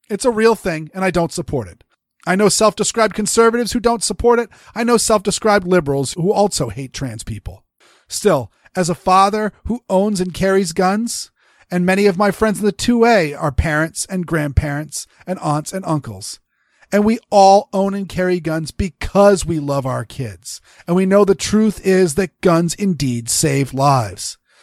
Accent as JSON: {"language": "English", "region": "Maine", "country": "United States", "said": "I'm from Maine, ranked number 2, the safest state in the country."}